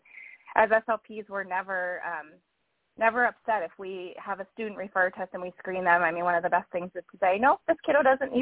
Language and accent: English; Pennsylvania, United States; So this kiddo was in Ohio, not my home state of PA.